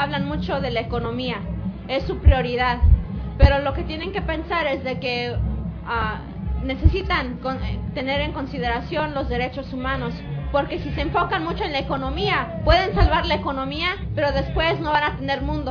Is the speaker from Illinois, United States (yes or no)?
yes; Chicago, Illinois, United States; Yo vengo de Chicago, Illinois, en los Estados Unidos, y estoy en Copenhague porque en mi comunidad hay una planta de carbón